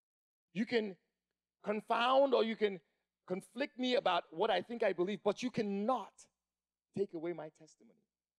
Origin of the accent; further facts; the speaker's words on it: Nigeria; I was born in Nigeria. Lived in Nigeria.